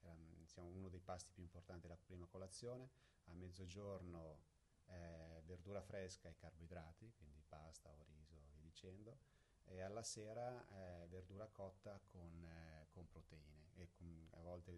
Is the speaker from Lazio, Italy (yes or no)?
no; Lecco, Lombardy, Italy; Sono di Lecco e abito proprio di fronte al lago, quindi era abbastanza scontato che l'acqua facesse parte, diciamo, della mia storia.